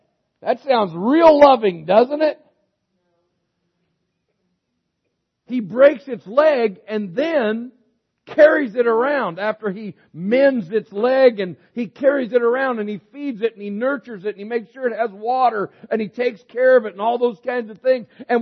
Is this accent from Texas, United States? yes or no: no; Myrtle Creek, Oregon, United States; for Myrtle Creek, Oregon, my hometown, I'm believing God wants to do something great here.